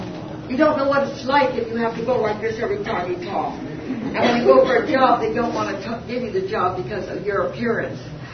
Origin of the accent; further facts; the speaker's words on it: United States; and I thank God I'm an American. I really do.